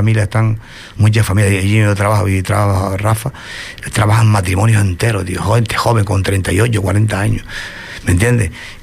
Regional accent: Canary Islands, Spain; Allí en Madrid ya olvídate, pero coño, somos canarios, joder

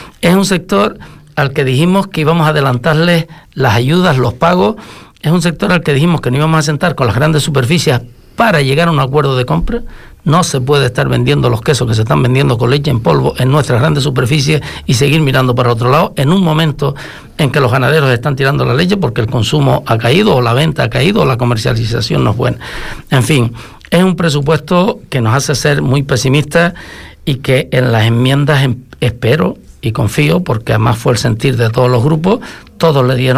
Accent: Canary Islands, Spain; pensando como canarios, como vecinos cercanos

